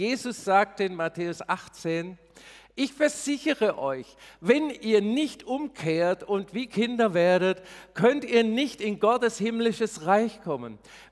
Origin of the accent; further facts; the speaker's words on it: Germany; Das sind wir Deutsche auch gut. Wir müssen alles erklären, alles erklären.